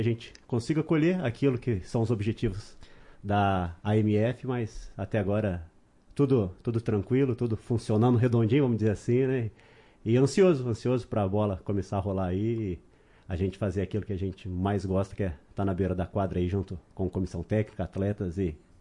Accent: Paraná, Brazil; also born or lived in São Paulo; Na verdade, eu nasci em São Paulo, fui para o Paraná com 2 anos de idade, e aí agora estou vindo pela primeira vez para o Rio Grande do Sul, né?

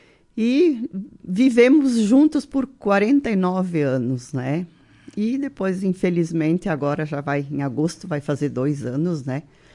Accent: Marau, Rio Grande do Sul, Brazil; also born or lived in São Paulo da Cruz; Sim, nasci em São Paulo da Cruz, mas ainda pequena vim morar na cidade, porque nasci no ano da emancipação de Marau, né?

